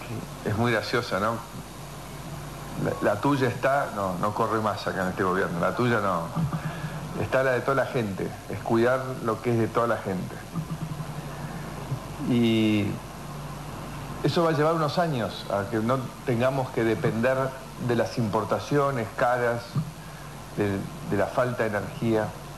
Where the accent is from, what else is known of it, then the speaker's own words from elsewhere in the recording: Argentina; al ser parte de una gran familia, somos todos los argentinos